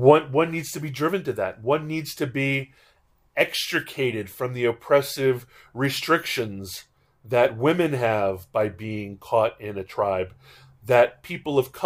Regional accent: Hawaii, United States; I grew up in Hawaii, and Hawaii without mahus is not Hawaii.

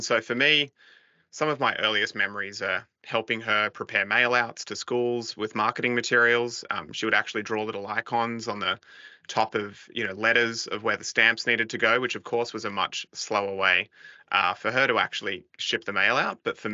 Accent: New South Wales, Australia; I grew up on the Central Coast, but traveled down to Sydney for school.

